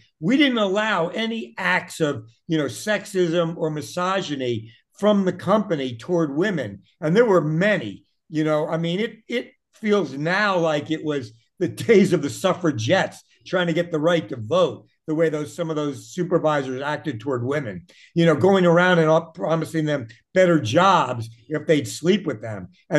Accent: Washington, District of Columbia, United States; even though I grew up in Washington, D.C. in the 50s, which was felt like a southern city.

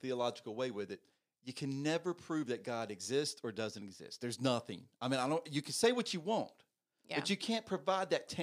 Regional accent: Southern United States, United States; I'm from the South. I got deep roots in some very deep redneck places, so I can make all the fun about it.

